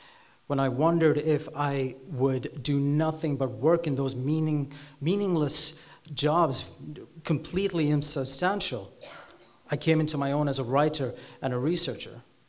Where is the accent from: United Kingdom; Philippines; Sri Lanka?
Sri Lanka; accent: vaguely American, slightly British; also born or lived in Dubai; I am Sri Lankan, but I was born in Dubai. I have a vaguely American accent, but it sounds slightly British, enough so that people think I'm sexy or smart, but only one at a time.